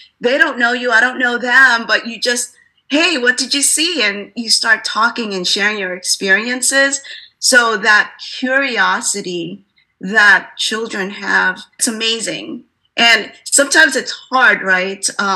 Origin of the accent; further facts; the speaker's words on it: Philippines; she's half Filipino, which that's what I am. I'm Filipino